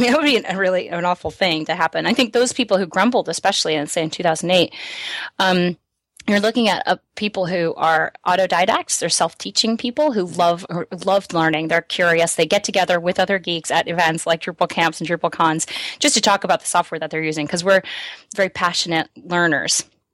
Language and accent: English; United States; much more advanced than mine was growing up in the States.